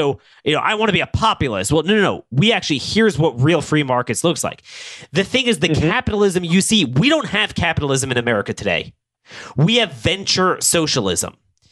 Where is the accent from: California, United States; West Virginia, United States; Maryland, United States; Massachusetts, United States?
Maryland, United States; Baltimore; my hometown, Baltimore, Baltimore County, it's very blue.